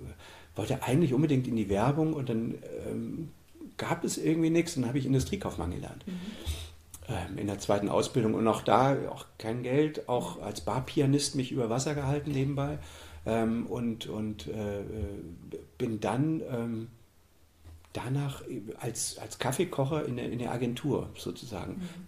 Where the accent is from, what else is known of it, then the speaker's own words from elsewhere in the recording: East Germany, Germany; Ich bin ja in der DDR groß geworden.